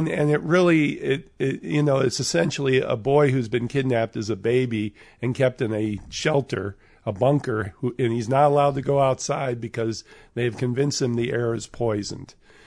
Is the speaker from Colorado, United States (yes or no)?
no; Indiana, United States; You know, I'm a Catholic boy growing up in Indiana, and I had no idea it was associated.